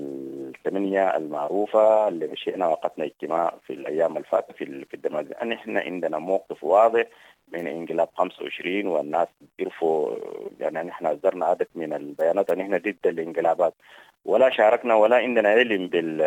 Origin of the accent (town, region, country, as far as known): Sudan